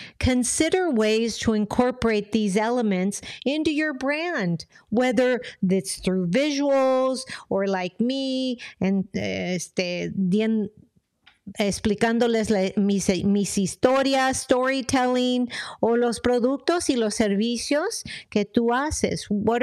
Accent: San Diego, California, United States; first language Spanish; English is a second language; I was born and raised an American. I was born here in San Diego. Yes, if you want to look at that, but English was not my first language. Spanish was my first language

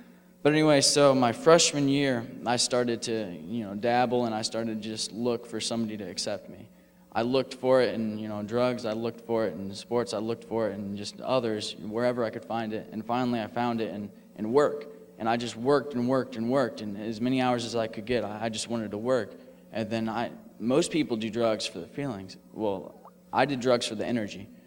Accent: Plymouth, Indiana, United States; I'm from Plymouth, Indiana. You guys probably don't know where that is, but it's like way up north. And I grew up in a pretty nice family.

